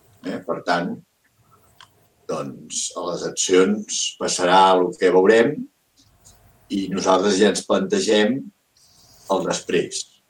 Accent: Barcelona, Catalonia, Spain; en el meu barri d'aquí a Barcelona, jo soc del centre en aquest cas, ara últimament, encara que vinc de Sant Andreu

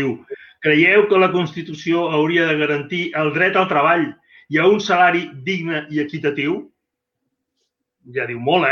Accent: Catalonia, Spain; jo que sóc del Baix Llobregat de tota la vida

